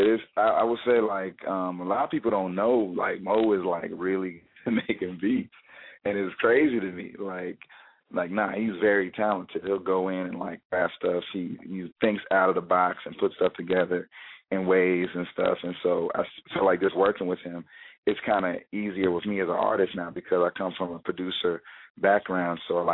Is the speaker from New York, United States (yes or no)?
no; Detroit, Michigan, United States; now in Los Angeles, United States; I'm an artist from Detroit. Alternative hip-hop, R&B, everything. It's been just a great journey. I'm out in L.A. now, and everything's been going pretty good. I can't complain. Raised in Detroit